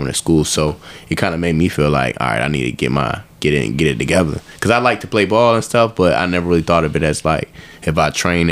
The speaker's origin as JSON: {"language": "English", "region": "Maryland", "country": "United States", "tie": "born or raised there", "also_born_or_lived": "Cheverly", "said": "I was born in Cheverly, Maryland, so that's right outside of like Largo. But then I, as I grew older, I went to Bowie High School."}